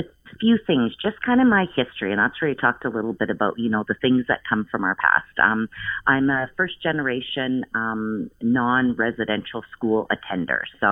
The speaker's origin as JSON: {"language": "English", "town": "Williams Lake", "region": "British Columbia", "country": "Canada", "said": "I'm originally from the Williams Lake First Nation, but I've called the beautiful territory of the Kwaitli-Tene my home for on and off about 27 years."}